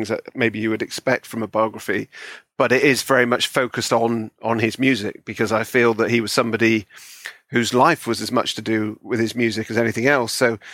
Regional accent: Bristol, South West England, United Kingdom; now in London, United Kingdom; No, well, I live in London, but I'm okay. I'm from Bristol originally, which is in the West Country.

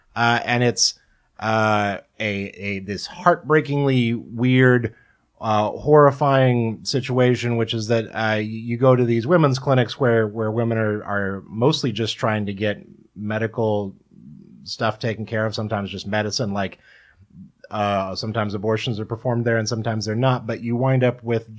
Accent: Kansas, United States; born or raised there

